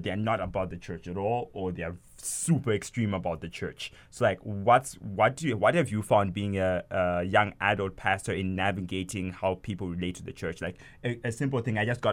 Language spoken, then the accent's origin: English; Zimbabwe; now in Canada; I'm from Zimbabwe, and Zimbabwe is a very Christian or religious-based country, and then moving from Zimbabwe into North America, into Canada specifically.